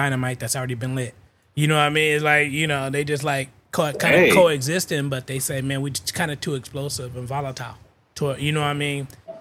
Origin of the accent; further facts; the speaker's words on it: San Francisco, California, United States; So it's like the fact that I'm from Filmo, I'm not gonna get into you with that over that.